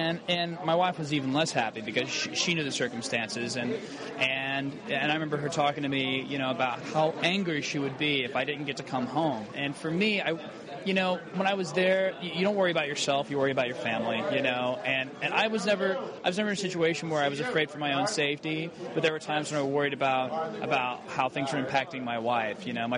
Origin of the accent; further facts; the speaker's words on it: Indiana, United States; I'm from Indiana originally.